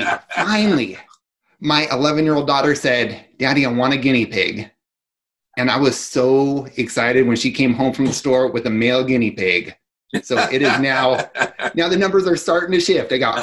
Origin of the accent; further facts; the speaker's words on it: San Diego, California, United States; now in Minnesota, United States; Well, I'm calling in from Minnesota. Yeah. Now, you need to know about me. I was born and raised in San Diego.